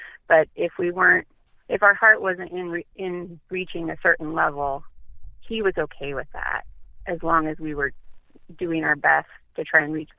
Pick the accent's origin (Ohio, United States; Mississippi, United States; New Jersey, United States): New Jersey, United States; born there; So I was born in New Jersey, near Fort Dix. And then we only lived there for 1 year, and then we started to move more after that.